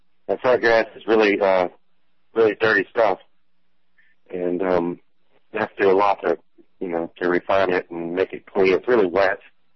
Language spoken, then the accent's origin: English; Florida, United States; I'm working with them. I'm normally from Florida.